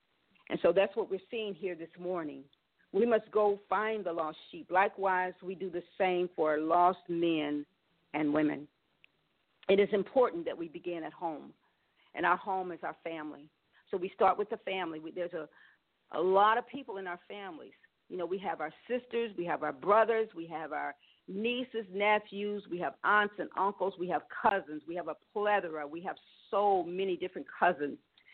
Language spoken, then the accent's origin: English; Indianapolis, Indiana, United States; this is when I was in Indianapolis, my hometown